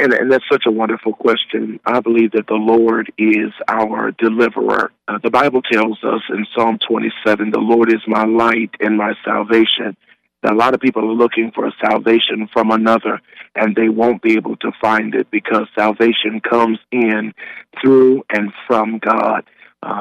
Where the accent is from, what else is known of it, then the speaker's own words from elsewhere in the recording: Akron, Ohio, United States; Just want to say that I am the fifth generation of pastor, born and raised in Akron, Ohio. I kind of take the slogan from LeBron James. He said, I'm just a kid from Akron.